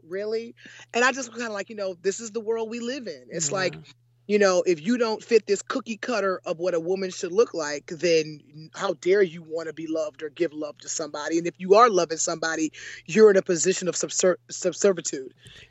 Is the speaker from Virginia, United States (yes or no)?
yes; Newport News, Virginia, United States; Where I grew up in Newport News, Virginia, those are the white families.